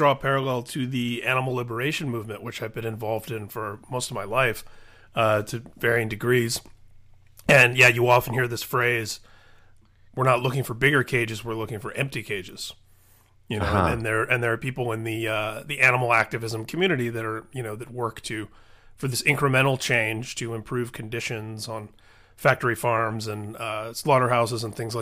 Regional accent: Indiana, United States; who was the governor of my home state, Indiana, where I grew up, unfortunately, it's as relevant as ever.

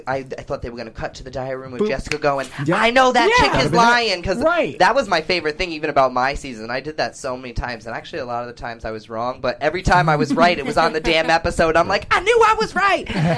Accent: New England, United States; I'm from New England. Why wasn't Kevin on a season with me? Like, I need the New England hookup.

